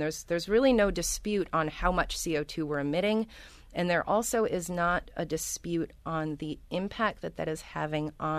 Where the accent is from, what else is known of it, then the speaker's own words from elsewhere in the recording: Rochester, New York, United States; I mean, I'm from Rochester. My entire family worked at Kodak.